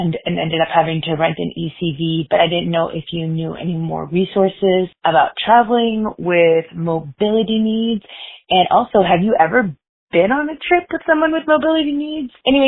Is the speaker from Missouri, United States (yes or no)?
no; Elk Grove, California, United States; Hey Carly … I'm from Elk Grove, California.